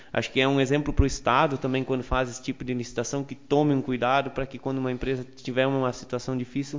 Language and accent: Portuguese; Arroio Grande, Rio Grande do Sul, Brazil; nós que somos de Arroio Grande, o que já foi passado lá